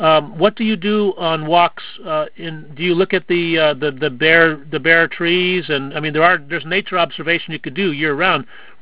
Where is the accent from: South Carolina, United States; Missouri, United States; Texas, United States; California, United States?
California, United States; Pasadena; now in Los Angeles, United States; Well, I grew up in the Pasadena area. I lived for the last 25 or so years in Los Angeles, which is northeast L.A., which borders on Pasadena.